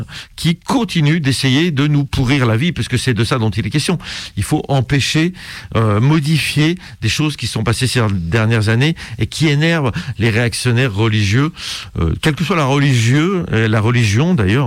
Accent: France; On se dit, chez nous, en France, c'est un peu plus différent

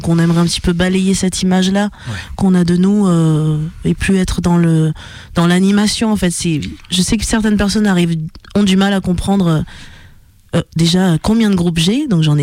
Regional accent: Madagascar; je suis noire et je viens de Madagascar

